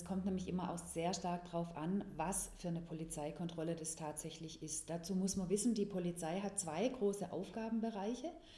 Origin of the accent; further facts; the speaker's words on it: Baden-Württemberg, Germany; accent: Swabian; Ihr könnt an meinem Dialekt hören, dass ich aus dem Schwäbischen komme, aber tatsächlich bin ich tätig in Lörrach und Freiburg, also im Südbadischen.